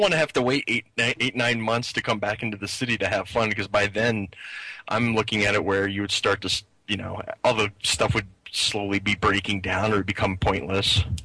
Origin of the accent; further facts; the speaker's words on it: Philadelphia, Pennsylvania, United States; So, and I'm from the Philadelphia area, so I can clearly say that. I'm not saying as an outsider. Hey, Philly kind of smells too.